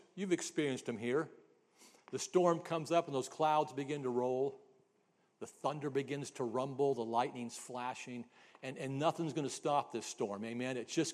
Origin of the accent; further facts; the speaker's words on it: Oregon, United States; I grew up in the Northwest, up in the mountains of Oregon, the Blue Mountains